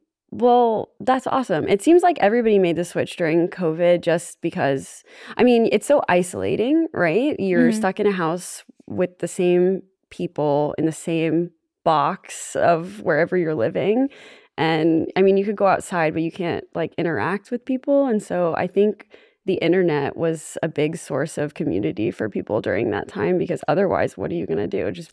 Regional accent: Florida, United States; also born or lived in New York; I was born in New York. I grew up in Florida, but my family's from New York. And so I was kind of raised with like the East Coast social structure

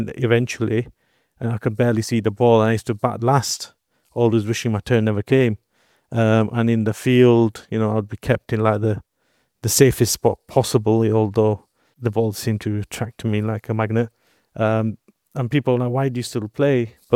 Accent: Bolton, North West England, United Kingdom; obviously I'm from Bolton, Greater Manchester.

